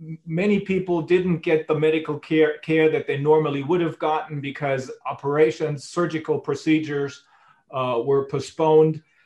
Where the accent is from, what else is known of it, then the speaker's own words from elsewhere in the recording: Bremen, Germany; My sister is a nurse in one of the major hospitals in my hometown of Bremen.